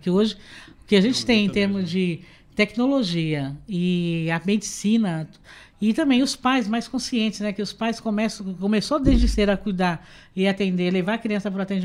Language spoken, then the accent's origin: Portuguese; São Vicente, São Paulo, Brazil; Eu sou do município de São Vicente.